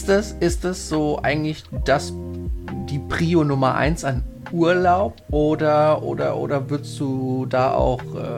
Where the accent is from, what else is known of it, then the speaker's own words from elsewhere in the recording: Italy; German is a second language; Wir als Italiener